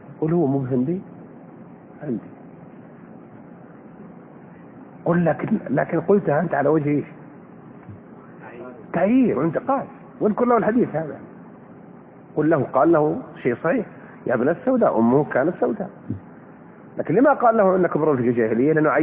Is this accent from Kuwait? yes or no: yes; Kuwait; قلت ترى انا من الكويت